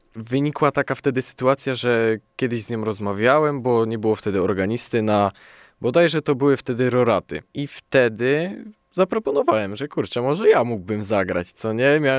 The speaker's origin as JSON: {"language": "Polish", "town": "Brzeziny", "region": "Łódź Voivodeship", "country": "Poland", "said": "Pochodzę z parafii pod wezwaniem Świętego Krzyża w Brzezinach, głównie właśnie z Brzezin, powiedzmy."}